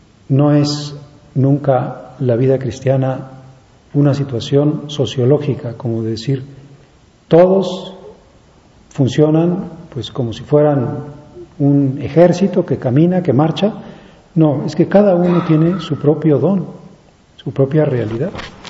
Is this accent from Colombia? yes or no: no; France; padre era ateo, mis abuelos eran ateos, mi madre era atea, mis abuelos maternos eran ateos. Vengo de una zona de Francia que es sumamente descreída, sumamente fría en cuestiones religiosas.